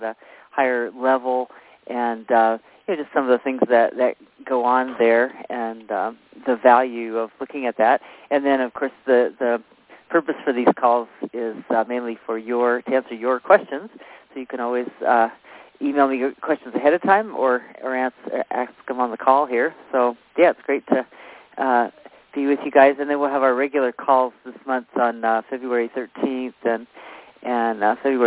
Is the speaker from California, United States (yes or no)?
yes; Santa Barbara, California, United States; now in Bay Area, United States; I'm from Santa Barbara, California, your area, so we're sort of neighbors that way.